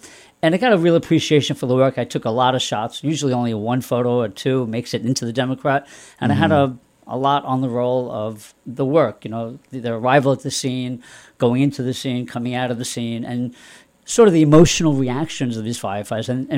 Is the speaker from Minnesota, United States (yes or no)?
no; Massapequa, New York, United States; So, and what triggered that was the idea of doing a book about my hometown in Massapequa, Long Island.